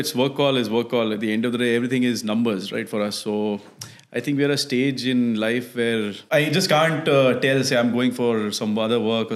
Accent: Dubai, United Arab Emirates; I would say I'm half Habibi. Right. I'm born and raised in Dubai.

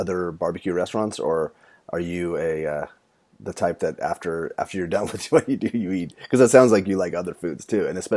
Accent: Los Angeles, California, United States; I want to know about barbacoa because we look at in California, I'm from Los Angeles, barbacoa I think is something different than what you guys are serving.

